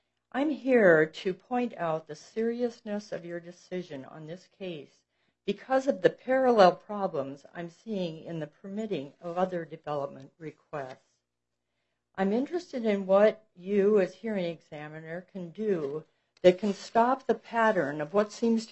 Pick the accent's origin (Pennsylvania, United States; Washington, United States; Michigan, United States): Washington, United States; Hansville; from Hansville, which is in the north end of Kitsap County.